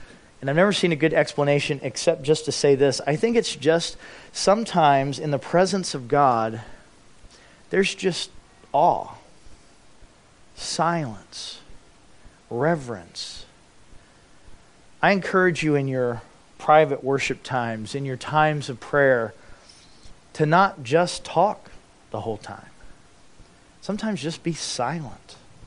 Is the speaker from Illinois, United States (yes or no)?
no; Alaska, United States; because we're from Alaska, and they're from California